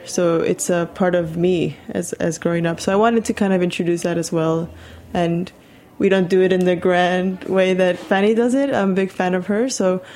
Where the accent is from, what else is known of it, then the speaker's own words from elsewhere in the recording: Chicago, Illinois, United States; And I grew up in Chicago.